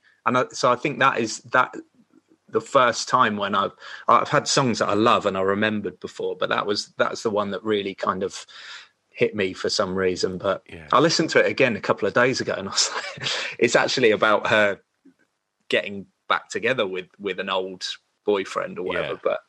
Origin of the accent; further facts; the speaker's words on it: South East England, United Kingdom; could only get a couple of radio stations, and one of them was like, Southern FM, which was like, I was from Sussex.